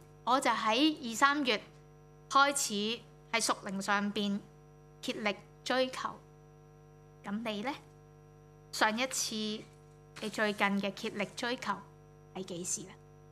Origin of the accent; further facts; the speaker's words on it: China; 作为中国人，我们是很明白神中追远尽孝心的